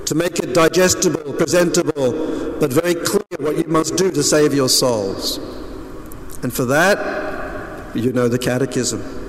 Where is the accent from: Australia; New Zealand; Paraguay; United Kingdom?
Australia; now in United States; I came from Australia to the United States, where back then, 33 years ago